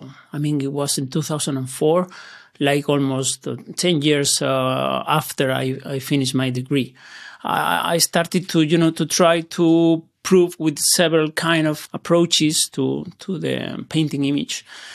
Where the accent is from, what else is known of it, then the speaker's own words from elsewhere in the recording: Granada, Andalusia, Spain; English is a second language; My hometown.